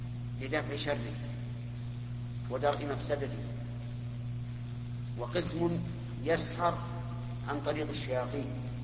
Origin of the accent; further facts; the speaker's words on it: Saudi Arabia; وجد عندنا في السعودية يعني جماعة التوعية ما يكفي